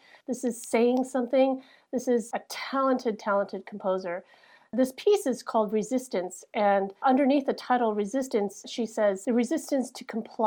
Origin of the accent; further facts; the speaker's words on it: Midwest, United States; I'm from the Midwest. I don't even know where St. Anne is.